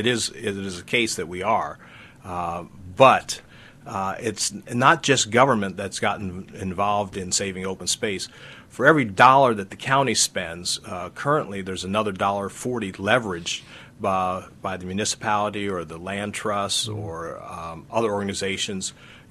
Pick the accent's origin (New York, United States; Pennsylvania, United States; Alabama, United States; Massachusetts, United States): Pennsylvania, United States; Lincoln University; Now, I'm from the Oxford area, grew up in Lincoln University.